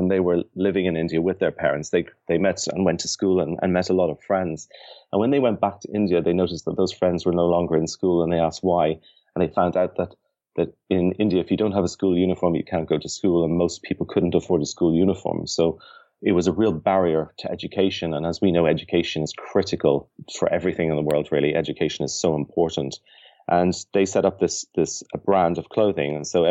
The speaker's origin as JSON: {"language": "English", "country": "Ireland", "said": "You can tell I'm Irish"}